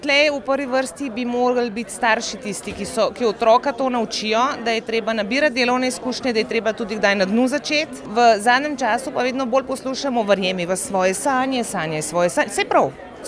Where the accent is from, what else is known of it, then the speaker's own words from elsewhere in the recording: Ljubljana, Central Slovenia, Slovenia; Iz Ljubljane.